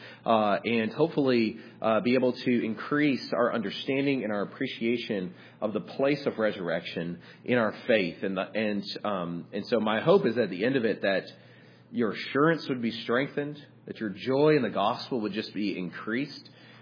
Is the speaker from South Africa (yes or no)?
no; California, United States; and I grew up in Southern California, we didn't really do college football.